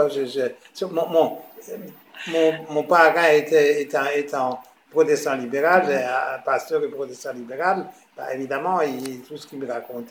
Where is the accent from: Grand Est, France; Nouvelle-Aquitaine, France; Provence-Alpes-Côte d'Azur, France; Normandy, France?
Grand Est, France; je suis originaire d'Alsace, comme Albert Schweitzer.